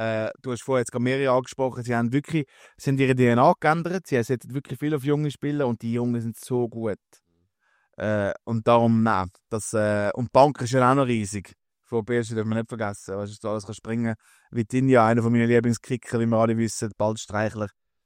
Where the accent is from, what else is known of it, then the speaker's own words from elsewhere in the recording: Switzerland; wo wir als Schweizer ganz schlechte Erinnerungen haben